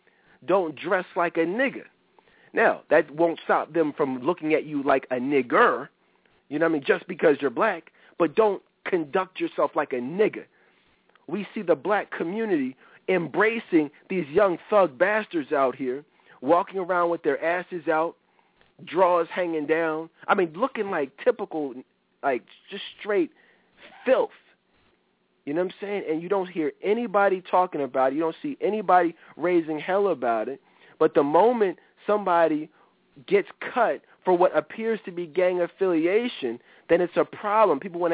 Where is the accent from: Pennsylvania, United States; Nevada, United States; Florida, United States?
Pennsylvania, United States; Philadelphia; I'm from Philly, but I don't know him.